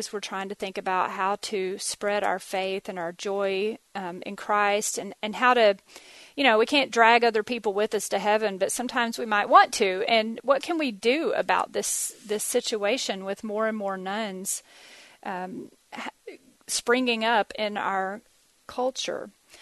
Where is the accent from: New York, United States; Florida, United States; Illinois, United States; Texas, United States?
Texas, United States; I grew up in Texas, and I promise you this, you may think it's funny or weird, but I kind of thought Texas was the whole world because that's how they raise kids in Texas.